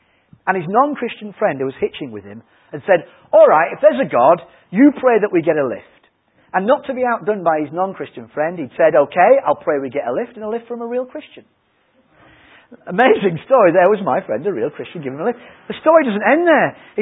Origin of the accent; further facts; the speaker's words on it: Yorkshire and the Humber, United Kingdom; That was because I'm a Yorkshireman, it was cheaper.